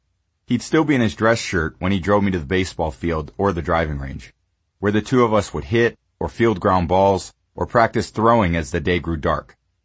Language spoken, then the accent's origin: English; California, United States; for a kid growing up in the Bay Area and loving football and sports in general as much as I did